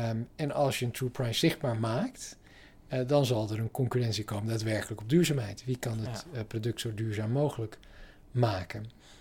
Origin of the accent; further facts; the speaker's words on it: Mexico; now in Netherlands; Nou, ik kom uit Mexico. Ben daar geboren, voor de helft Mexicaan.